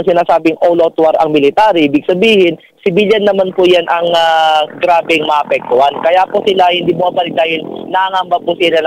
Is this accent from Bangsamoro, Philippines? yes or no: yes; Bangsamoro, Philippines; Alam niyo po, dito sa amin sa Maguindanao